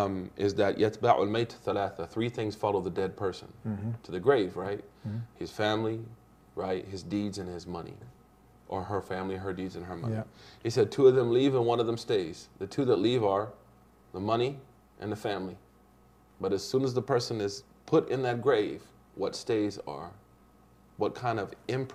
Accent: United States; As an American, you know, I became Muslim

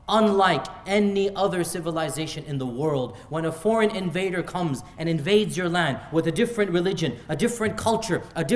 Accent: United States; I'm an American, I live in America.

